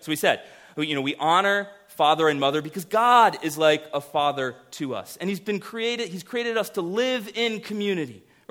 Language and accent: English; Miami, Florida, United States; I grew up in Miami. My home was broken into like 5 times growing up.